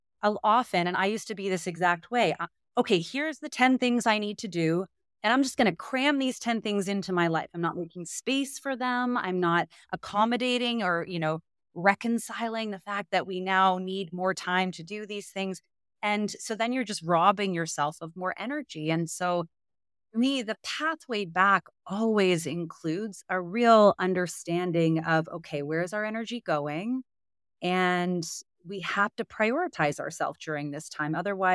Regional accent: Canada; now in United States; what's so surprising as a Canadian in the U.S.

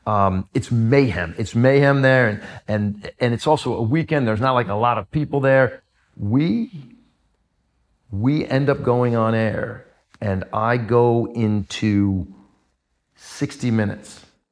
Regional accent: Northeast, United States; I said, I'm from the Northeast. Why New York?

